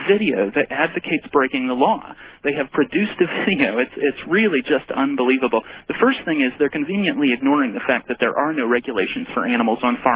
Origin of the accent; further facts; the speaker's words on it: Minnesota, United States; Well, I grew up in Minnesota